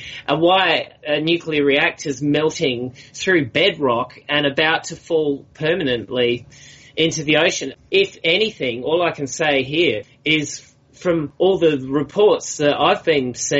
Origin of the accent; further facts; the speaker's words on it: Australia; I'm Australian. But I would like to add here that what's happening around the world is we're having armies of amateur people analysing the problem themselves. Here in Australia, up the north of Australia, it's even been affecting us.